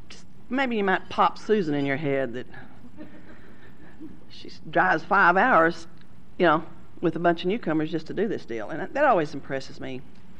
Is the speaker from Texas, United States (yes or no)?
yes; Texas, United States; now in California, United States; I sleep out in California, but I'm sure from Texas. I want you to know.